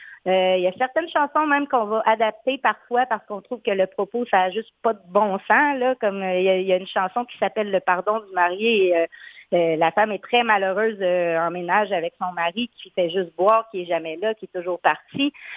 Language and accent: French; Quebec, Canada; Moi, je suis originaire de la région des Bois-Francs.